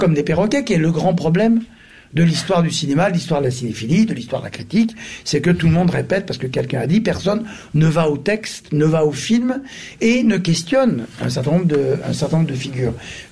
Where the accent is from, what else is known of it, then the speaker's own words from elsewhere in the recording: Lyon, Auvergne-Rhône-Alpes, France; d'abord parce qu'on est de Lyon, donc on n'est pas de Paris, donc on ne fait pas comme eux.